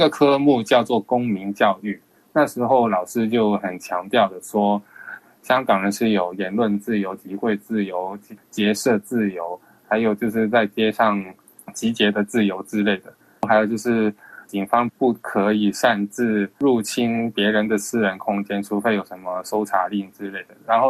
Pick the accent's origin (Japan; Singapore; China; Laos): Japan; also born or lived in Hong Kong; 因为我在香港出生没多久就去日本生活，那其实在我人生来看，我是没有在香港生活的记忆的。就是在当时我是一有意识的时候，就可能一两岁的时候就已经是在日本生活，所以我是感受不到自己是香港人